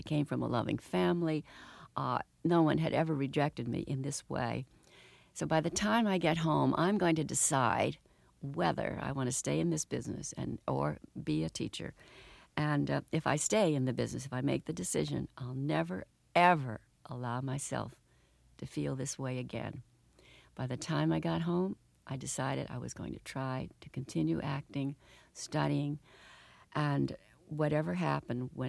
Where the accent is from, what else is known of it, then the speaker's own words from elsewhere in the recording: Albany, New York, United States; also born or lived in Newark; I grew up in Albany, New York.